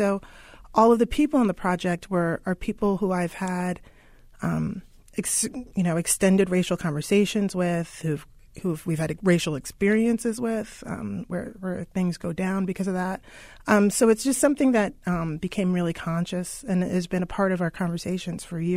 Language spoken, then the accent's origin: English; New York City, New York, United States; I grew up in Harlem, but went to high school on the Upper East Side.